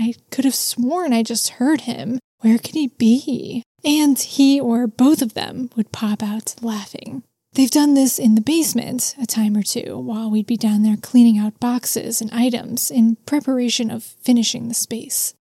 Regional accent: Midwest, United States; Now, I'm from the Midwest, so I am no stranger to basements. We have basements all over the place because of tornadoes.

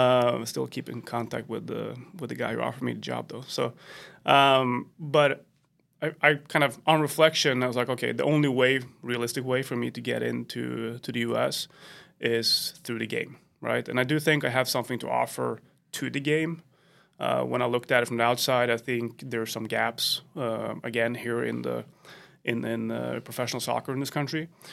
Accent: Sweden; now in United States; growing up in Sweden, you grew up with all the American TV, all the movies, of course, and all the culture.

